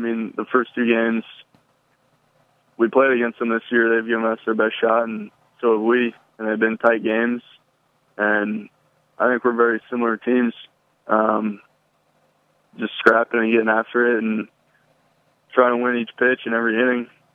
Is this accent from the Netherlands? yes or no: no; Lincoln, Nebraska, United States; Yeah, I mean, obviously, growing up in Lincoln, being a huge fan of the Huskers my whole life, that was my number one goal, is to be here out of high school.